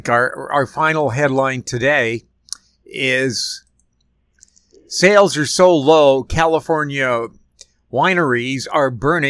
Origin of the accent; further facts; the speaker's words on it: Canada; So Canadians are not drinking American alcohol. We're exploring Canadian alternatives and those from around the world.